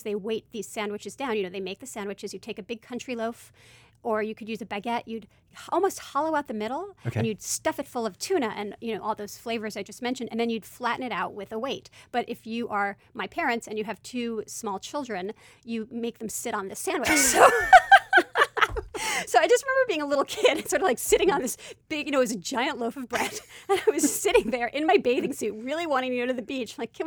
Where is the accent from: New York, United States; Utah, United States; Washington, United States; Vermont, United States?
New York, United States; Brooklyn; I grew up in Brooklyn, and my family spent every single summer, every August, in France.